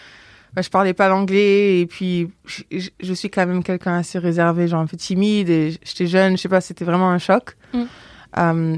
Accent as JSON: {"language": "French", "town": "Blagnac", "region": "Occitanie", "country": "France", "tie": "born or raised there", "also_born_or_lived": "Toulouse", "said": "là où moi je suis née à Blagnac. Enfin je suis née à Toulouse mais j'ai grandi à Blagnac, okay, là où il y a l'aéroport."}